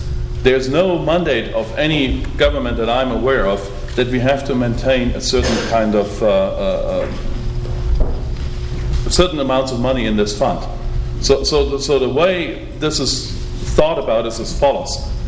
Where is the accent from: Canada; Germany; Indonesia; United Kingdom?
Germany; now in United States; Those of you who know me, I'm from Germany.